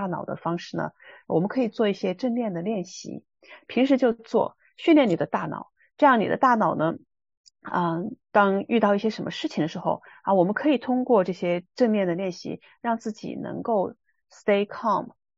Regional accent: China; 我们在中国长大受的是无神论

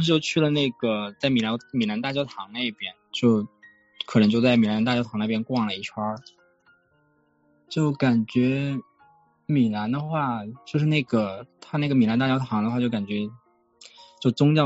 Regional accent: Hubei, China; 因为我是湖北人，但我当时其实好几年没有回湖北了。

